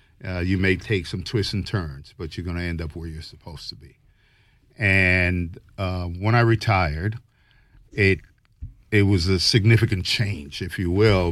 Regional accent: U.S. Virgin Islands; also born or lived in Connecticut; now in United States; I grew up in the Virgin Islands, and I had moved from the Virgin Islands to Connecticut.

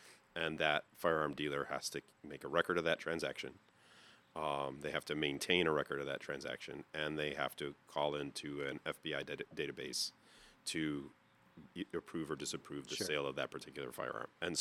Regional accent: Chicago, Illinois, United States; I grew up in a very gang-ridden neighborhood in Chicago.

